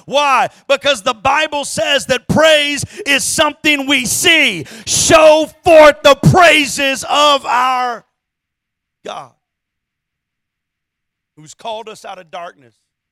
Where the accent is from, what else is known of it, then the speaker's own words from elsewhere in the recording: San Antonio, Texas, United States; born there; Well, I was born in San Antonio